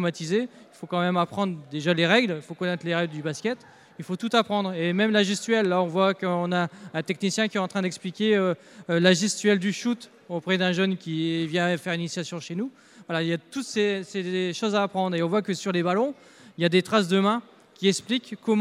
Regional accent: France; parce que forcément, on est français

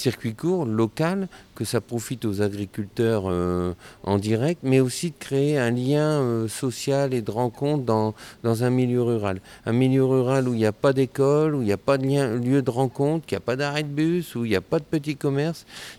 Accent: Gavrelle, Hauts-de-France, France; Je suis natif de Gavrelle

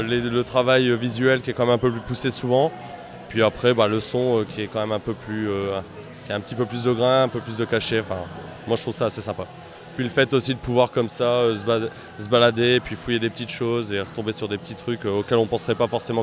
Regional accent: Croix, Hauts-de-France, France; De Croix.

